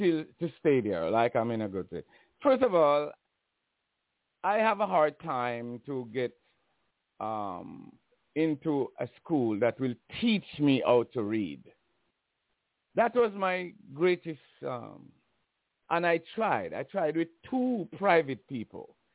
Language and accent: English; Jamaica; if you grow up in Jamaica like me and go to church